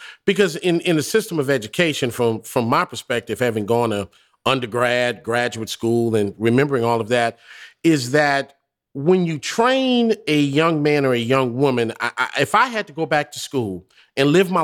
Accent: New Orleans, Louisiana, United States; And they owned a barbershop, a large barbershop in my hometown of New Orleans, to Louisiana. Shout out to New Orleans.

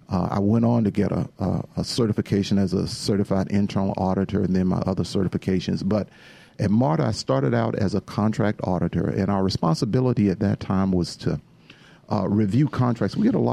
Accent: Atlanta, Georgia, United States; As I grew up here in Atlanta, I'm a native Atlantan. I grew up in Atlanta and never traveled a whole lot

